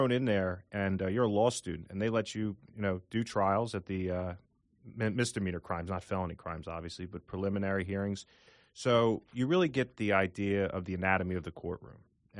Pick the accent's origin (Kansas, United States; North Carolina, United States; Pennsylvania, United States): Pennsylvania, United States; Philadelphia; I grew up in Philadelphia all my life. My family's originally from South Philadelphia.